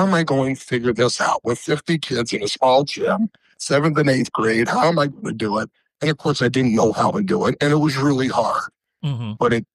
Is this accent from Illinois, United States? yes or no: no; New Jersey, United States; I was kind of, you know, a little wild child growing up in New Jersey.